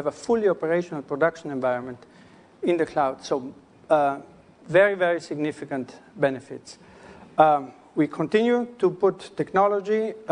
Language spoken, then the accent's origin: English; Italy; I didn't know that they would play a video of my home country. So I'm Italian, so I can talk to Parmigiano Reggiano.